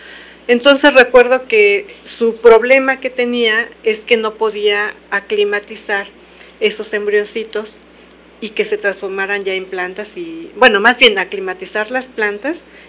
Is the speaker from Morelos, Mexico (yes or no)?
yes; Yautepec, Morelos, Mexico; Bueno, yo siempre he vivido en Yautepec.